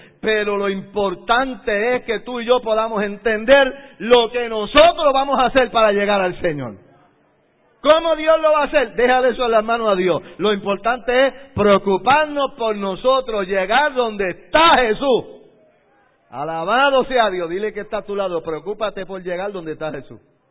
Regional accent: Puerto Rico; En el caso nuestro, que somos puertorriqueños, ¿verdad?

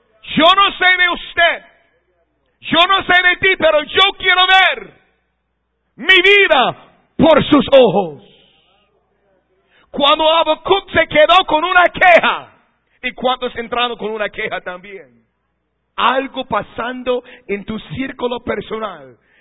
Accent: United States; Spanish is a second language; un negrito americano pastorando una iglesia de mexicanos, y yo no hablaba español

